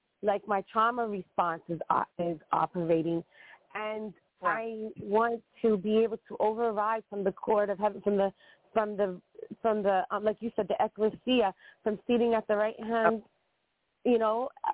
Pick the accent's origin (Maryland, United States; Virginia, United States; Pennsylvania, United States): Pennsylvania, United States; I spoke to you. I'm from Pennsylvania, and I spoke to you months ago.